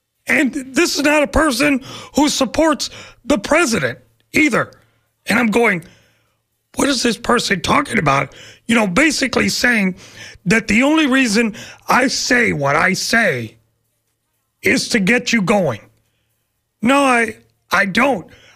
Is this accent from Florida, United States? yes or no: yes; Tampa, Florida, United States; I know for me, my great times was growing up in West Tampa.